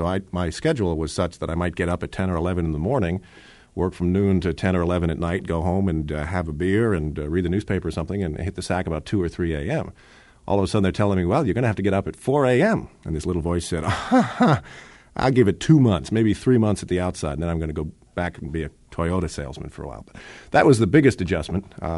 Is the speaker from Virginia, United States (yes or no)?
no; New Jersey, United States; moved away; I'm from New Jersey originally, and not having had any particular accent growing up in New Jersey